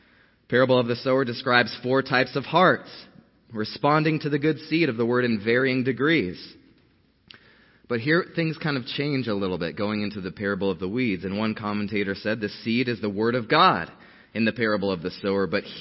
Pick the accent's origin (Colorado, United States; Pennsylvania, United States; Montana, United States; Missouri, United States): Colorado, United States; It's just, I'm from Colorado, but that was the worst winter.